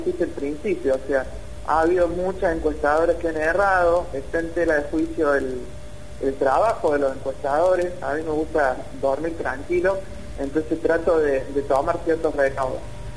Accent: Córdoba, Argentina; yo soy de Córdoba Capital

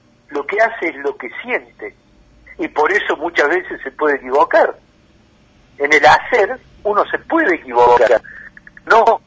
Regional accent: Córdoba, Argentina; a mí, como cordobés, me llena de que el presidente haya tomado esa decisión

